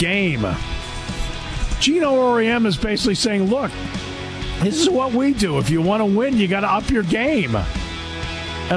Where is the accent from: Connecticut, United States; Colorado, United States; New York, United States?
Connecticut, United States; Enfield; I grew up in Enfield, Connecticut. And Enfield, Connecticut is like 15 miles north of Hartford. And it's 6-7 miles south of Springfield.